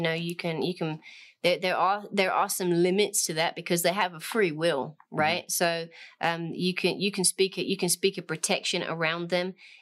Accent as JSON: {"language": "English", "region": "England", "country": "United Kingdom", "said": "I could say I have an identity as being English"}